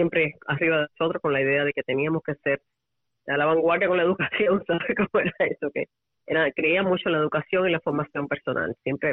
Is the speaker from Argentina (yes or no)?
no; Havana, Cuba; born there; nací, como bien dijiste, en el barrio de Pilar, cerca del estadio de pelota, a donde íbamos muchas veces con mi papá.